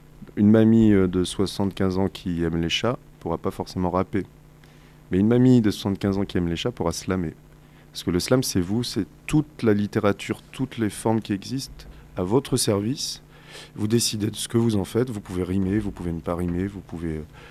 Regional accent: Caen, Normandy, France; Et j'ai grandi à Caen, je suis restée jusqu'à 22 ans.

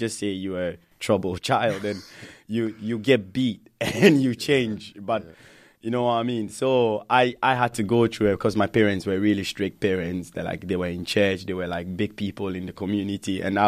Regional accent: Ghana; moved away as an adult; now in England; I grew up in Ghana, and I spent most of my teenage years in Ghana. So I only came to England to do my master's

